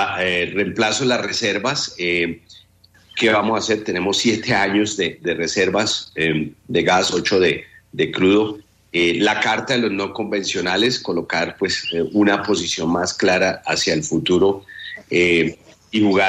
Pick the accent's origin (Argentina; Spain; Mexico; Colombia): Colombia; nosotros como colombianos